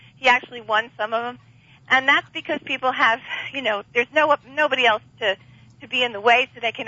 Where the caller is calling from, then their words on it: Santa Cruz, California, United States; I'm from Santa Cruz.